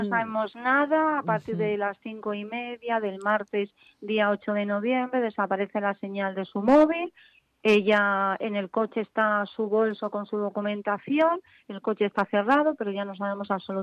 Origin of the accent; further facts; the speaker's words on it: Community of Madrid, Spain; now in Gijón, Spain; estamos aquí en Gijón desplazados porque nosotros somos madrileños